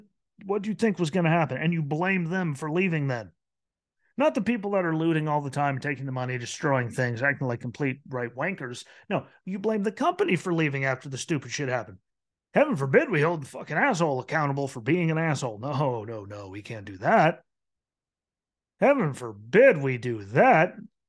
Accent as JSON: {"language": "English", "town": "White Haven", "region": "Pennsylvania", "country": "United States", "said": "Hell, I'm from Whitehaven, Pennsylvania. Lots of people OD'd."}